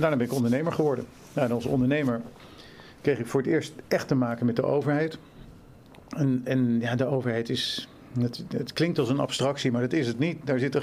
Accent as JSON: {"language": "Dutch", "town": "Haarlem", "region": "North Holland", "country": "Netherlands", "tie": "born or raised there", "also_born_or_lived": "The Hague", "said": "ik ben geboren in Den Haag. Daarna zijn mijn ouders naar Haarlem verhuisd. Ik heb een Engelse moeder, een Nederlandse vader. Friese vader eigenlijk, moet ik zeggen. Ik heb gewoon mijn middelbare school in Haarlem gedaan. Gymnasium Beta."}